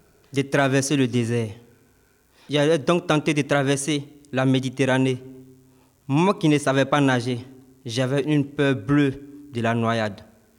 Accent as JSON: {"language": "French", "country": "Côte d’Ivoire", "moved": "yes", "lives_now": "France"}